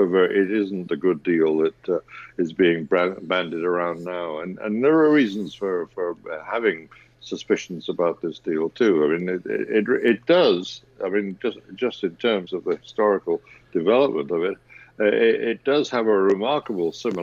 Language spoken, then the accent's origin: English; Scotland, United Kingdom; I should say we had our, because I'm Scottish myself.